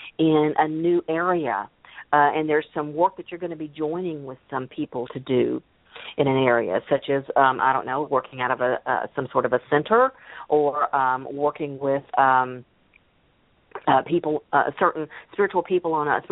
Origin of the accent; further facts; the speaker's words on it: Memphis, Tennessee, United States; also born or lived in Corpus Christi, Texas; I was born in Corpus Christi, Texas, but I've never not lived in the Memphis, Tennessee area.